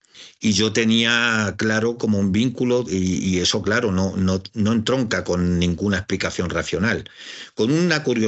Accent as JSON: {"language": "Spanish", "town": "Toledo", "region": "Castilla-La Mancha", "country": "Spain", "tie": "born there", "said": "Claro, yo soy nacido en Toledo."}